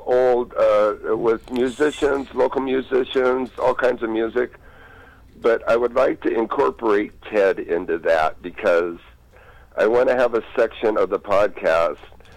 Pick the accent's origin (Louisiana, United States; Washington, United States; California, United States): Washington, United States; Seattle; now in Montana, United States; And I live in Montana, but I grew up in Seattle.